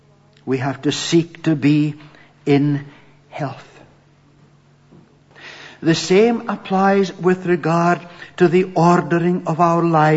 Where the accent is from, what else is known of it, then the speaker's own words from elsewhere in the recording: Bucksburn, Scotland, United Kingdom; had grown up in Bucksburn, my own home village just outside Aberdeen.